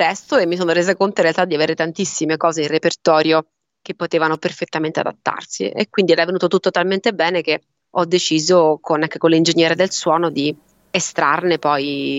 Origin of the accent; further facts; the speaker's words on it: Sardinia, Italy; Io sono sarda, sono proprio residente.